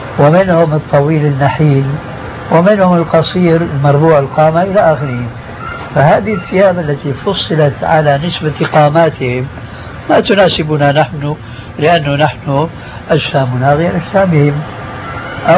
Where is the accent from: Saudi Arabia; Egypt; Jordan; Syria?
Syria; هذا التعامل ما يسمى بخلورهم أو الفروغية عندنا في سوريا